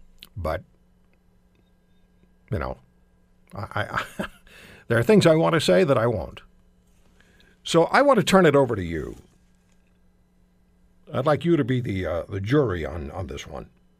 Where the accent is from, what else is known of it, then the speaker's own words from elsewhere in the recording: Canada; So as one Canadian, I'm inclined to want to apologize to that American for who was so insulted.